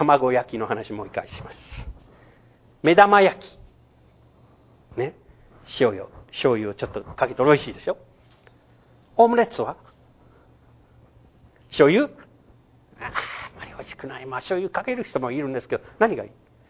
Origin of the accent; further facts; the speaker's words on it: Louisiana, United States; Japanese is a second language; で、一番後ろは、私、ルイジアナ出身で。